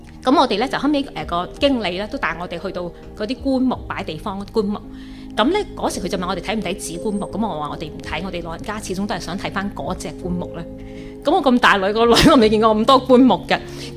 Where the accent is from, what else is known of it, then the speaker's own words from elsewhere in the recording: Guangdong, China; 那我們廣東人呢不知道有些數目我忘記了